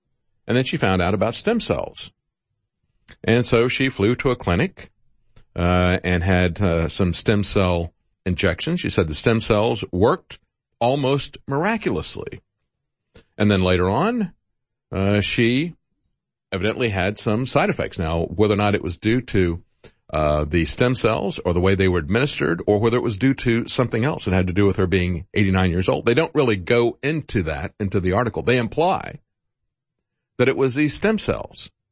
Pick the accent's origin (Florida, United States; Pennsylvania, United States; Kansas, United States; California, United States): Florida, United States; It used to be that way when I grew up in Florida, when you would go to school, take your gun to school and use it to train.